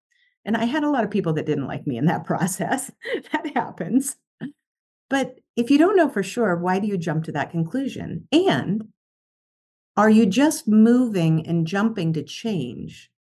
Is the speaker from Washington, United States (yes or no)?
yes; Spokane, Washington, United States; So I could use the gym here in my hometown of Spokane.